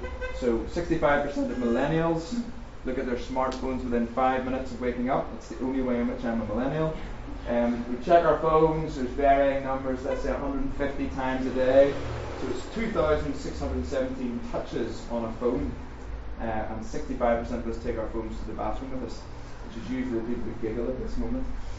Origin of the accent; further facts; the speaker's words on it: Northern Ireland, United Kingdom; accent: Northern Irish; It's not my first language either, English, as you can tell. Northern Irish is, just for the joke there.